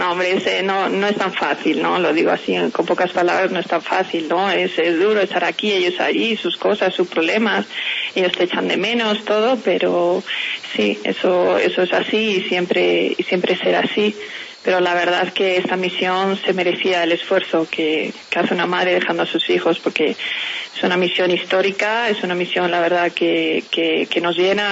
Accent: Madrid, Community of Madrid, Spain; born there; now in Cádiz, Spain; Yo soy nacida en Madrid, yo soy de la Armada Española, yo nací en Madrid, pero bueno, la base naval yo vivo desde hace ya 23 años en Cádiz, en el sur, en Cádiz.

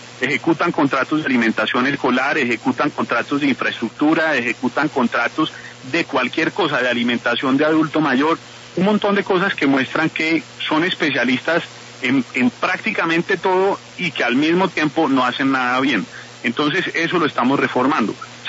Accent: Colombia; tenemos que cumplir como colombianos

